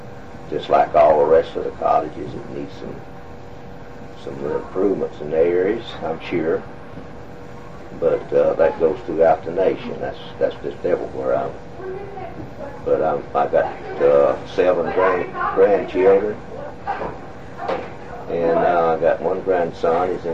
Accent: Alabama, United States; I was born and raised in Alabama. I was raised in Cherokee County, right across the line going towards center on Highway 9.

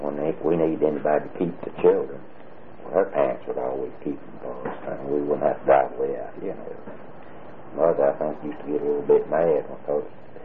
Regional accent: Southern United States, United States; accent: Southern; I told him that the pastor's going to light when he hears my southern accent.

